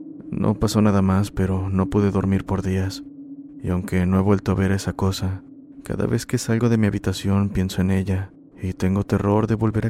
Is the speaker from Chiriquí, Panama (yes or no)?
no; Panama City, Panamá, Panama; en mi país se celebran 3 días de carnavales, en los cuales las personas tienden a viajar al interior del país